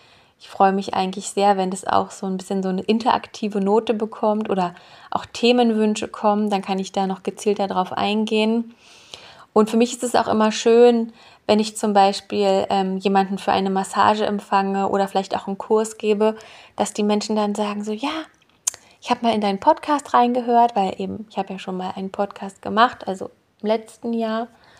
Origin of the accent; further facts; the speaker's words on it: Berlin, Germany; now in Switzerland; ich bin ursprünglich Berlinerin, habe dann in verschiedenen Städten und Ländern studiert und bin letztlich in der Schweiz gelandet und bin hier mittlerweile auch so richtig angekommen.